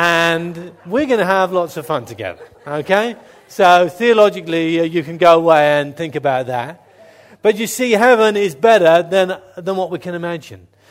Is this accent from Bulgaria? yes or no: no; South West England, United Kingdom; I mean, I'm from Cornwall